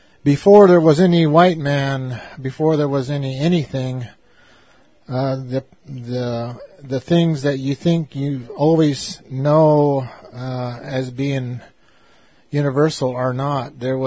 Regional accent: Oglala, South Dakota, United States; I'm from Oglala

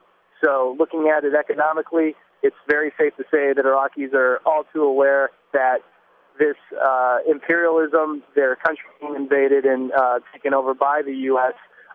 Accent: United States; when I tell people I'm an American, I immediately will say, yes, but I didn't vote for Bush.

